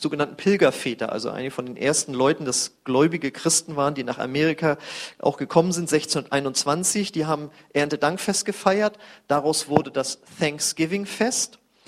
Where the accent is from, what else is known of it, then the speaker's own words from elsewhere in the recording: North Sea coast, Germany; Ich komme noch aus der Zeit, ich komme ja von der Nordsee, wo regelmäßig die Düsenjets geflogen sind mit Überschall und es dauernd geknallt hat